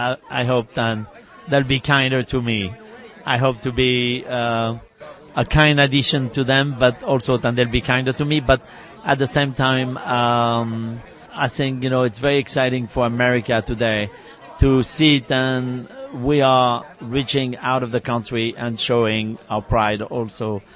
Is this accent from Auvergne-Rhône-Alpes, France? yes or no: yes; Lyon, Auvergne-Rhône-Alpes, France; I'm from Lyon